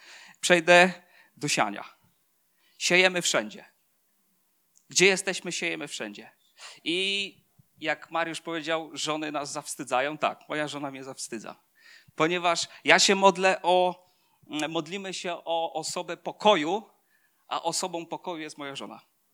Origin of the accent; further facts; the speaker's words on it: Bełchatów, Łódź Voivodeship, Poland; jesteśmy z Bełchatowa i bardzo kochamy to miasto.